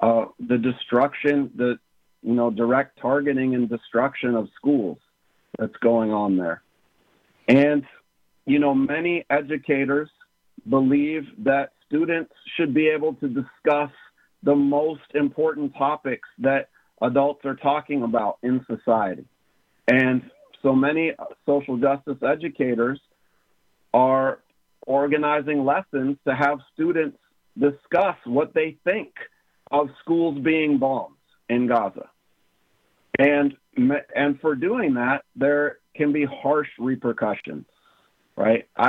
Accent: Seattle, Washington, United States; using bombs made by Boeing that is in my hometown of Seattle, right?

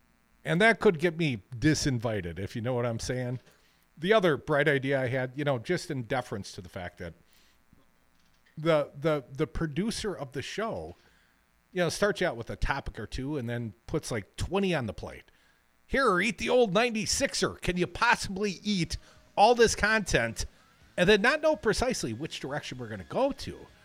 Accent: Madison, Wisconsin, United States; But happening in my hometown, Madison, Wisconsin, today

